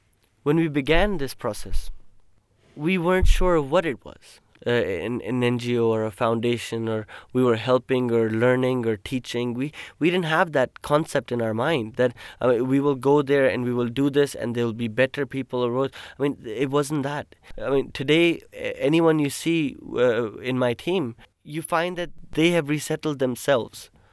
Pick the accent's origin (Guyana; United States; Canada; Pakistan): Pakistan; I mean, as an architect and as a Pakistani, I'm speaking.